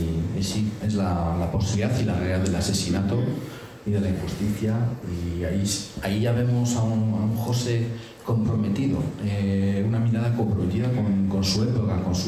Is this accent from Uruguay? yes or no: no; Brussels, Brussels-Capital Region, Belgium; Spanish is a second language; also born or lived in Bilbao; Yo que vengo de Bélgica, de Bruselas, pero también de Bilbao, y he conocido los años del terrorismo de ETA viviendo en Bilbao.